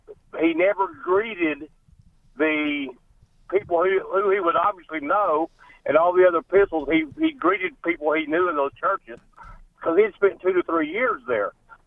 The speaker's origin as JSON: {"language": "English", "region": "Mississippi", "country": "United States", "said": "I'm a pastor from Mississippi. I'm down in the floodwaters of flood disaster area in Baton Rouge."}